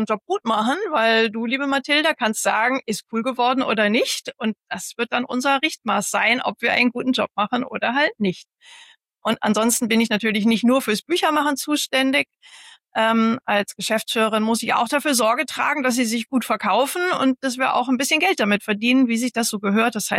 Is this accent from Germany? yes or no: yes; North Sea coast, Germany; Ja, ich bin ja selber ein Kind des Nordens an der Nordsee groß geworden.